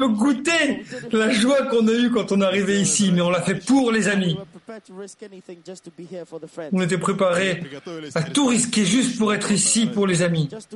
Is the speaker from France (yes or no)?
no; England, United Kingdom; Moi, je suis d'Angleterre, elle de République tchèque.